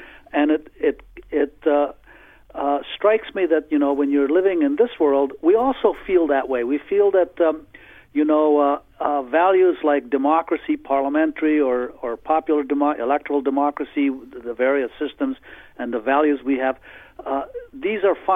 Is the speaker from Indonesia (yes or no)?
no; Afghanistan; because I was born and raised in Afghanistan and learned my first history in Afghan schools there